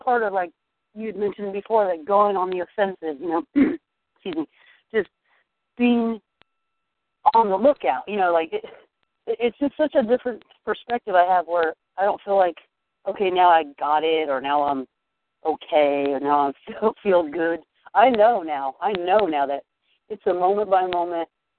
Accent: California, United States; And I grew up near Sequoia National Park, and I go home all the time.

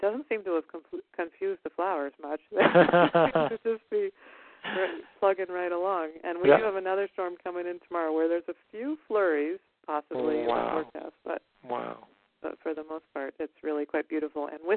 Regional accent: United States; in terms of just us walking up as an American person, you know, in our accent and that kind of thing, very difficult to have a conversation.

